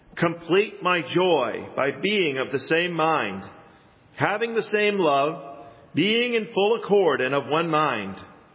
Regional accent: Canada; Growing up in Canada, every Christmas, there would be a short film that would appear on television called The Hockey Sweater.

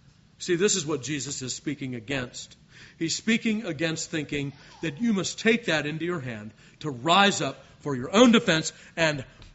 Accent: Los Angeles, California, United States; I grew up in Los Angeles.

